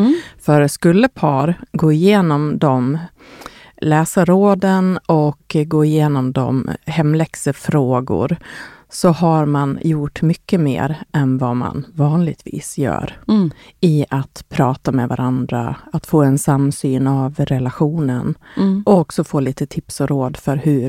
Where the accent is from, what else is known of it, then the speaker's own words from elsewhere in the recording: Dalarna County, Sweden; Jag kommer från Dalarna.